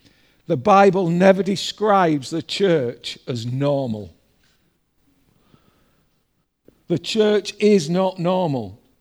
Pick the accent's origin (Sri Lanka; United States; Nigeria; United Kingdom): United Kingdom; And being British, we all feel sorry for the guy who had one talent.